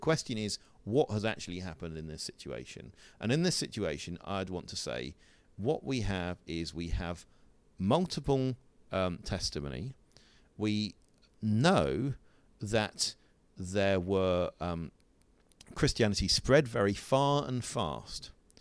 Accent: United Kingdom; So I'm from Britain, but in Britain, I could go to Manchester or I could go to Oxford

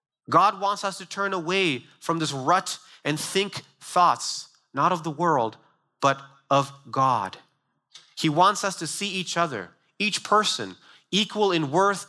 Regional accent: Sri Lanka; We're born on the same island, this tiny island of 19, 20 million people

